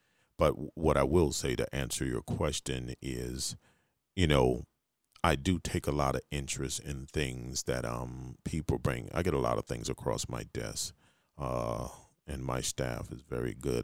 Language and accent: English; the South, United States; You know, I grew up in the South. You know how we eat in the South, man.